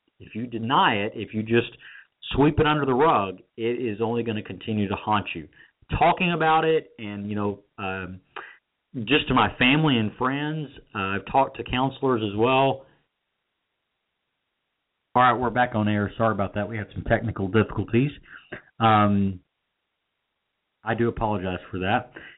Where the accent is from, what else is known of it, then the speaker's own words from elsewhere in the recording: Texas, United States; I'm originally from East Texas, and so I thought, all right, I'll get out. I'll go back home.